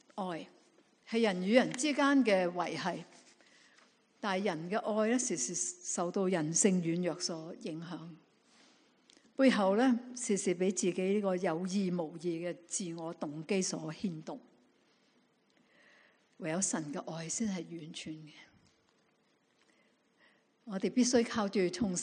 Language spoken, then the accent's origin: Chinese; China; 所以我们中国人说养儿100岁长忧99